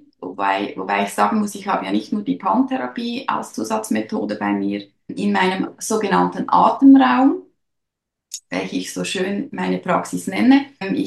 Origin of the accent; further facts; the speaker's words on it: Aarau, Aargau, Switzerland; ich komme aus Aarau.